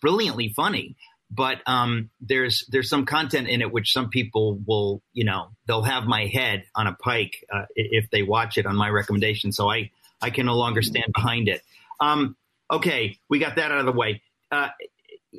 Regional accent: New York, United States; we've known people like this growing up in the New York area.

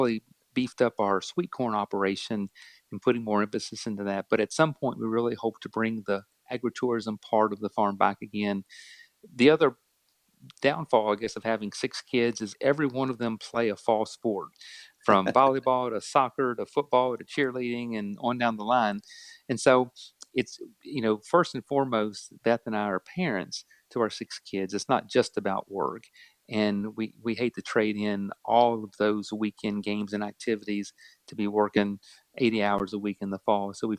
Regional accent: Virginia, United States; James Madison University, which is here in my hometown

